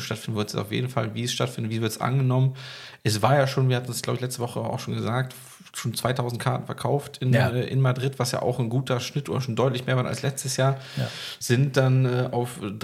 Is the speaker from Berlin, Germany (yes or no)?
yes; Berlin, Germany; ich bin Berliner